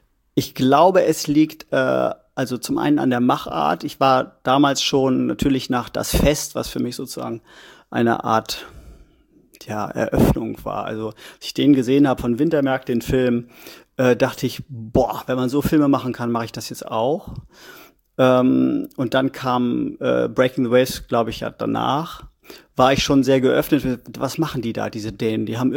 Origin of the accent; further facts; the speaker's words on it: Germany; now in France; ich als Deutscher spiele hier einen französischen Kommissar